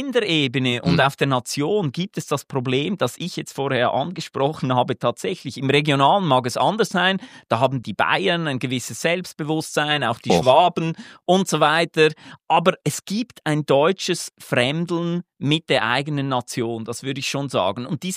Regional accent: Schwyz, Switzerland; ich komme aus der Zentralschweiz, aus dem Kanton Schwyz, das ist sehr traditionell, konservativ, ländlich

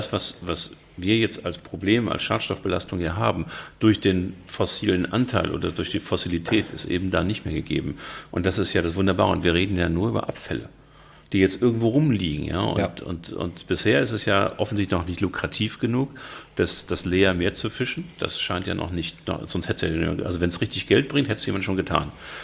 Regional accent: Hamburg, Germany; kannte ich als Hamburger gar nicht.

